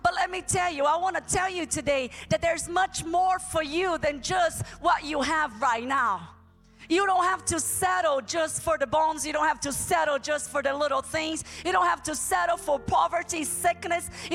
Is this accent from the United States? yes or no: no; Brazil; English is a second language; moved away; I came here to go to school. I came here to have a different life because I grew up in Brazil with nothing. It's a third world country.